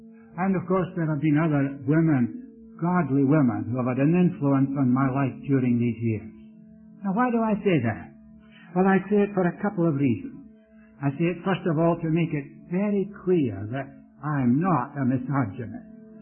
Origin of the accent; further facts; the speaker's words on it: India; born there; also born or lived in Scotland; I was born in India. I spent the first 5 years of my life under the direction of my mother there, and then I was brought to Scotland